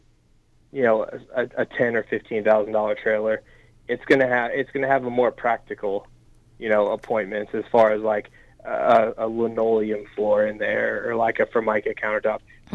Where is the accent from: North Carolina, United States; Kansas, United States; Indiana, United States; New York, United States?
Indiana, United States; Indianapolis; Oh yeah, I mean, growing up in Indianapolis, that's, you know, everybody is, I think. You know, it's what you do here.